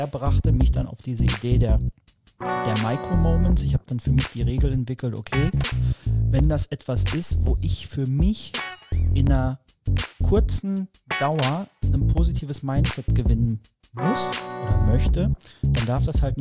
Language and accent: German; Dortmund, North Rhine-Westphalia, Germany; born or raised there; now in Düsseldorf, Germany